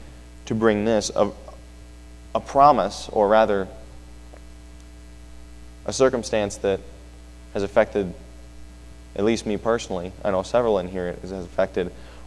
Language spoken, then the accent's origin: English; Illinois, United States; And I'm originally from Illinois, for those of you who don't know. And there's two things that are almost always present in Illinois: corn and wind, and communism, but that's another story.